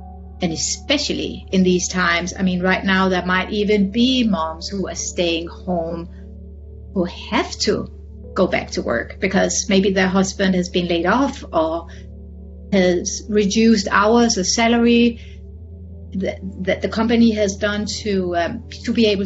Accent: Denmark; English is a second language; moved away as an adult; now in South Florida, United States; I have an accent. So I live in America. I live in South Florida. I'm originally from Denmark. I've been here 14 years. I moved here with my family

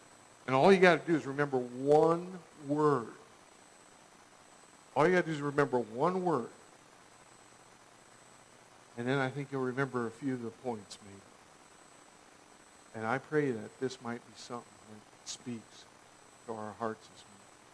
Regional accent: Hillsboro, United States; You know, that's a German community where I grew up in Hillsboro. My folks spoke German before they spoke English.

